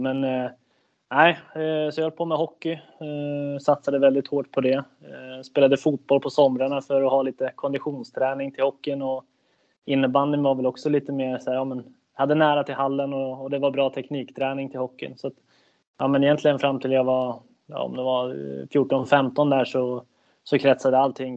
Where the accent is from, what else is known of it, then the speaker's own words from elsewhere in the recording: Södertälje, Stockholm County, Sweden; now in Kalmar, Sweden; jag född och uppväxt i Södertälje. Första flytten från Södertälje var ner hit till Kalmar. Så när jag spelade i AIK så pendlade jag från Södertälje. Så Södertälje kille.